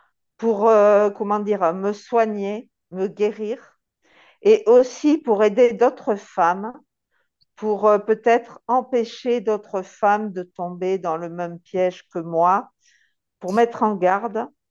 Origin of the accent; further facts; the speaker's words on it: Nouvelle-Aquitaine, France; born there; Oui, alors donc j'ai 57 ans. Je suis née dans les Landes où je vis actuellement.